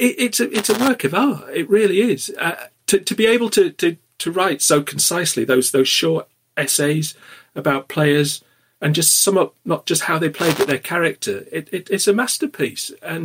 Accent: Wakefield, Yorkshire and the Humber, United Kingdom; I mean, I'm from Wakefield, so, you know, not too far away.

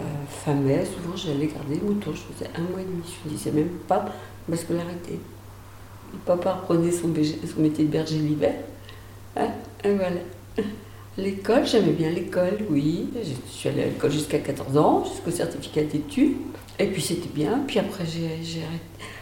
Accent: Grues, Pays de la Loire, France; born there; Je suis née à Grue, en 1945. Mes parents étaient bergers. Et ils ont changé plusieurs fois de maison, tout ça. J'ai fait ma scolarité à Angles. Et après, j'ai travaillé un petit peu sur Angles.

